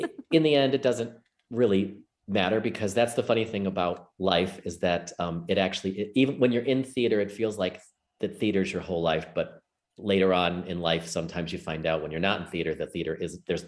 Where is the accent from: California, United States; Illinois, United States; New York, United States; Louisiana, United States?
Illinois, United States; Chicago; I mean, I'm from Chicago. I got my equity card in Chicago at Drury Lane, Oakbrook.